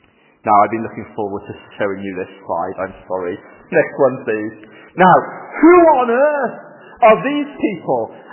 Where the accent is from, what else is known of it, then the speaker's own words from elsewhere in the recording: Wales, United Kingdom; Because I'm Welsh, have I mentioned that?